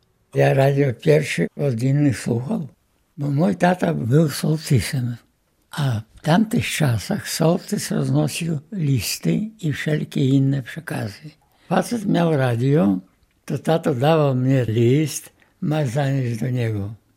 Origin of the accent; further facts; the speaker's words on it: Dąbrowa Białostocka, Podlaskie Voivodeship, Poland; also born or lived in Jesionówka; No ja urodziłem się we wsi Jesionówka … matki Emilii. Do szkoły poszedłem podstawowej tu w Dąbrowie.